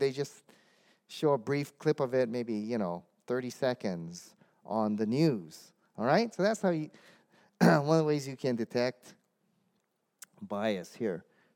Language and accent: English; Hawaii, United States; also born or lived in Dallas; It's because I lived in Dallas, and everybody was calling me for a radio interview because they knew I was from Hawaii.